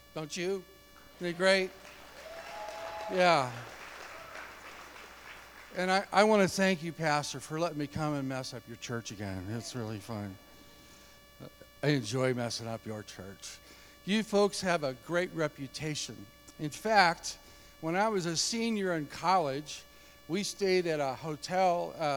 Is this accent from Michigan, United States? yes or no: no; Missouri, United States; And now I'm back in Missouri, okay, Springfield. So, okay, all right. But I was raised in Missouri, too.